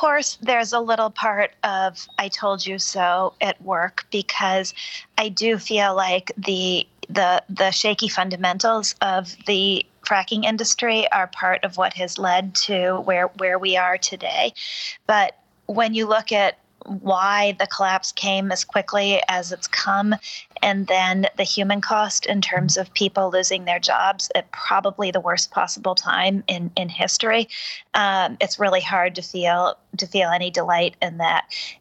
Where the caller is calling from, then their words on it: Michigan, United States; I am in Michigan.